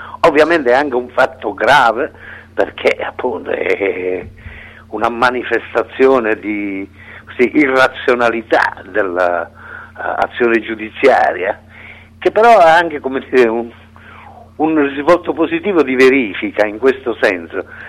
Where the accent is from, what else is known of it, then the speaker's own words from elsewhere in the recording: Castrovillari, Calabria, Italy; è la mia terra, io sono di quelle parti, sono di Castrovillari